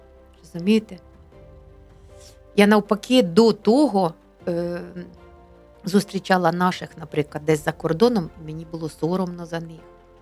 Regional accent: Cherkasy Oblast, Ukraine; now in Kyiv, Ukraine; Я вже була киянкою, і бо я родом з Черкащини.

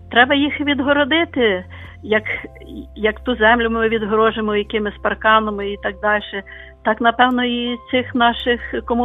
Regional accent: Lviv, Lviv Oblast, Ukraine; я зі Львова.

